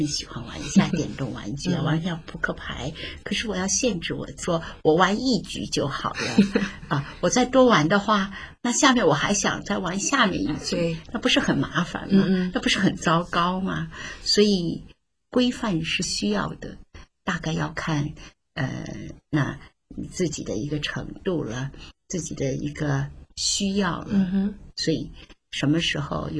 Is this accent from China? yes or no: yes; China; 我们中国人在观念上是比较笼统性的啊，整体性的